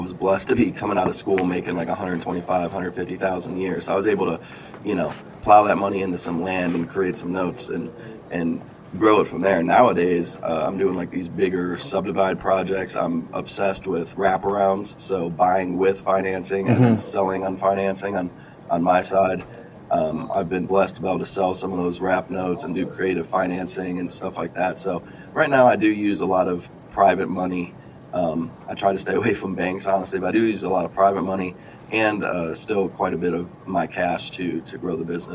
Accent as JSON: {"language": "English", "region": "Michigan", "country": "United States", "tie": "born or raised there", "moved": "as an adult", "lives_now": "Texas, United States", "said": "you know, I grew up in Michigan, been in Texas since I was 18, went to Texas Tech"}